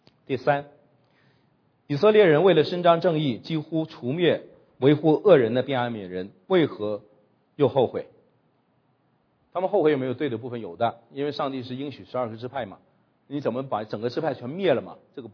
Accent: China; 恨不得一脚踏上去让他永世不得翻身哈，这是我们中国人处理对自己敌对的。

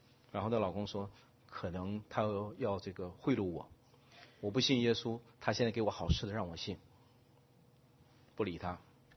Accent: China; 我们中国人对永生的认识是比较困难，比较困难。

